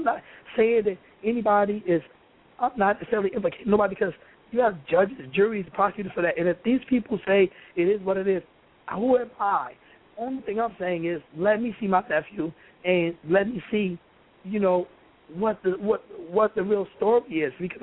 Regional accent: New Jersey, United States; No, we're from North New Jersey.

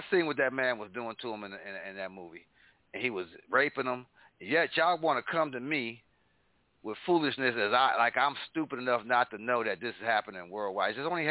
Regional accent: Buffalo, New York, United States; Me growing up in Buffalo, those of you in Buffalo who are listening, you know, we grew up with Juneteenth.

